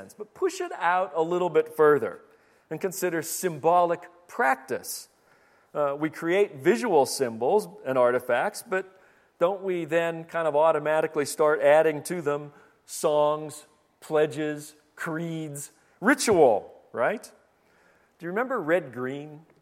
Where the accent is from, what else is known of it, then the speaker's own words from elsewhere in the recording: Pittsburgh, Pennsylvania, United States; Now, I speak with some experience in this regard because I grew up outside of Pittsburgh. And Pittsburgh had enormous immigrant populations from the steel industry.